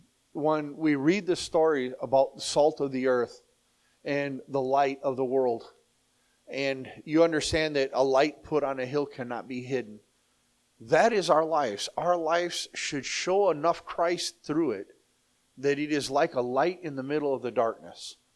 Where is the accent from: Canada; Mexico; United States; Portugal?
Mexico; When I was raised in Mexico, you know, I'm a MK missionary kid, which is just like a PK, preacher's kid. And, you know, I was raised in church.